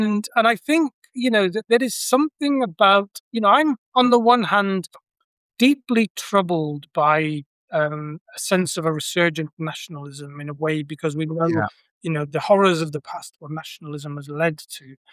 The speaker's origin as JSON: {"language": "English", "region": "Wales", "country": "United Kingdom", "said": "But then what was interesting was when I actually told people that I was actually from the South Wales Valleys, nobody had a bloody clue where it was, right?"}